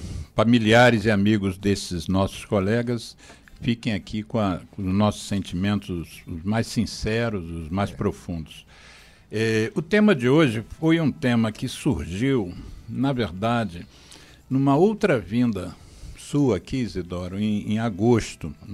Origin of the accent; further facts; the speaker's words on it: Rio de Janeiro, Brazil; eu, como carioca da Gema, eu peço desculpas a essas famílias, eu visto aqui a carapuça de um carioca da Gema